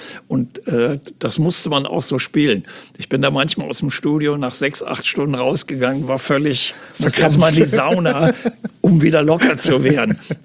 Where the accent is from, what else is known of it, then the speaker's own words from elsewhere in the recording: Aachen, North Rhine-Westphalia, Germany; ich war ja 78, noch zu Kran-Zeiten, war ich bereits in Hamburg, habe aber damals noch immer zwischen meiner Heimatstadt Aachen und Hamburg gewechselt